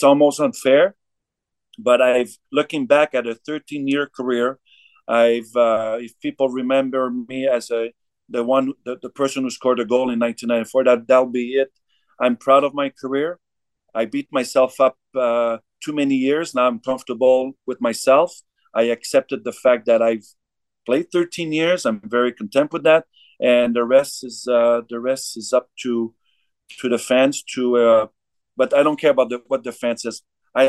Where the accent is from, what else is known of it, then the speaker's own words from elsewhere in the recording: Noranda, Quebec, Canada; We've been friends since the age of 4 or 5 years old, growing up in Noranda, Quebec.